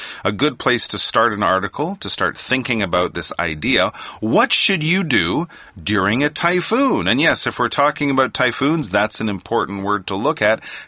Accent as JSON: {"language": "English", "country": "Canada", "said": "I'm from Canada."}